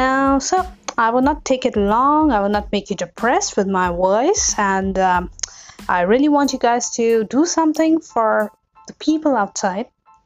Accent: India; And as we are in India, I'm from India

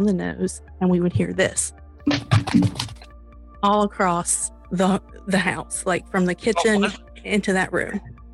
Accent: Kentucky, United States; born there; I was born in Eastern Kentucky. That's where all my family is.

